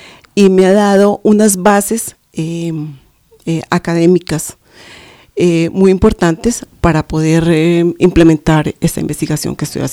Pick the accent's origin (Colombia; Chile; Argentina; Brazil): Colombia; Suárez, Tolima; yo soy de Suárez, Tolima